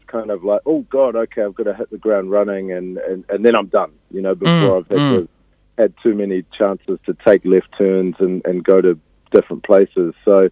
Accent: Christchurch, Canterbury, New Zealand; It's my hometown, yeah. I was born and raised. I actually moved up here in the year 2000

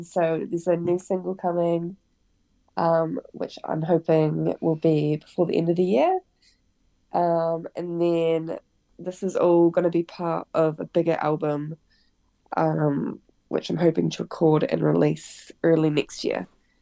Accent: Dunedin, Otago, New Zealand; Yep, I'm from Dunedin. Yeah, always been here.

